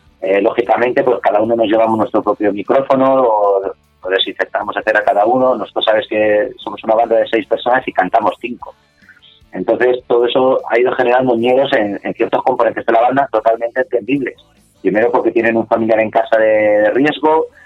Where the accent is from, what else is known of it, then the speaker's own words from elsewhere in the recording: Madrid, Community of Madrid, Spain; yo soy de aquí de Hortaleza